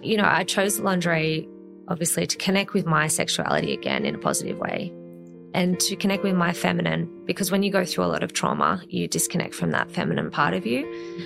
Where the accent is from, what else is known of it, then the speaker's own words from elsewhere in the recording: Rosebery, New South Wales, Australia; I grew up in Rosebery. I went to school in Darlinghurst. Yeah. And, spent a lot of time around like the eastern suburbs.